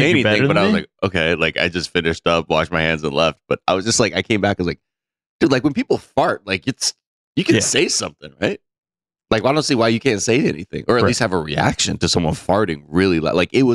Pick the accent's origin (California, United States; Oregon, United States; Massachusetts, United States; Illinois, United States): California, United States; Los Angeles; I'm from Los Angeles.